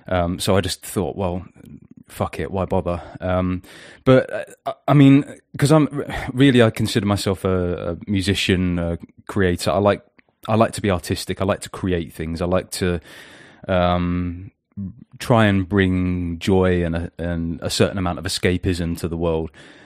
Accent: England, United Kingdom; now in Wales; I'm an English heathen musician, podcaster, kind of somewhat reluctant commentator on socio-political affairs. Family man, living in rural Wales.

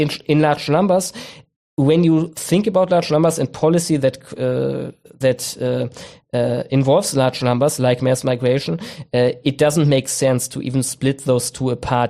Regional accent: Germany; even as I grew up as a millennial in the 2000s, there was this strong barrier

